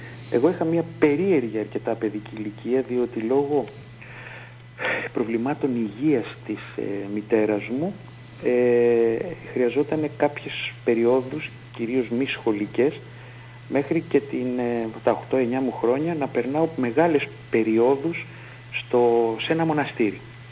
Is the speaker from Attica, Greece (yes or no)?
yes; Athens, Attica, Greece; born there; Λοιπόν, εγώ γεννήθηκα στην Αθήνα το Σωτήριον έτος 1962, Νοεμβρίου 16, δηλαδή είμαι σήμερα 58 χρονών και 2 ημερών.